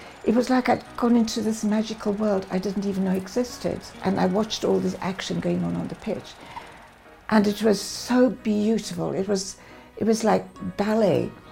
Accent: Bangalore, Karnataka, India; born there; I was born in Bangalore at the age of 8. I was sent away to boarding school, this exclusive school on top of a mountain.

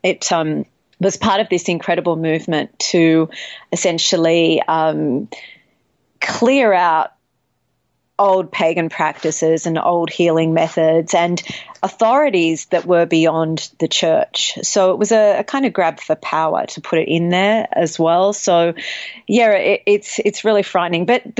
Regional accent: Australia; own bloodline, which is essentially, you know, a little Irish, a little Welsh, a whole lot of other stuff just thrown in because I'm Australian, who knows.

